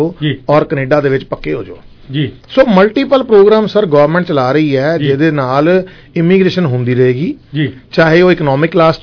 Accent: Punjab, India; moved away; ਮੇਰੇ ਦੋ ਘਰ ਹੈ ਮੇਰਾ ਪਿੰਡ ਵੀ ਹੈਗਾ ਜ਼ਿਲ੍ਹਾ ਅੰਮ੍ਰਿਤਸਰ ਠੀਕ ਹੈ ਜੀ ਤੇ ਮੇਰਾ ਘਰ ਜਿਹੜਾ ਹੈਗਾ ਜਲੰਧਰ ਸ਼ਹਿਰ ਚ ਉੱਥੇ ਮੇਰੇ ਪੇਰੈਂਟਸ ਰਹਿੰਦੇ ਆ

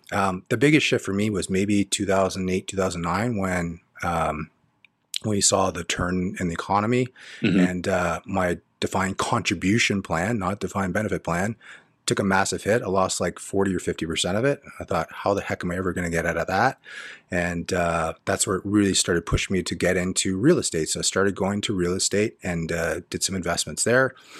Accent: Markham, Ontario, Canada; I grew up in Markham, Ontario, so just outside of Toronto.

